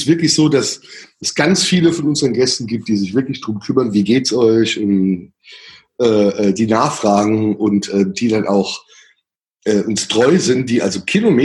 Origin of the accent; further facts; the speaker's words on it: Saarland, Germany; ich bin ja Saarländer, ja.